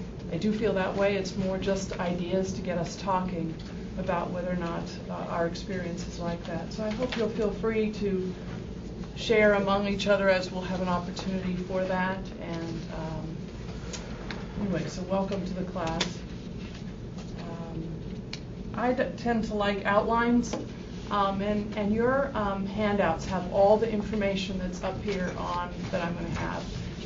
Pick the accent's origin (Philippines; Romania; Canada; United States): United States; Cincinnati, Ohio; Cincinnati.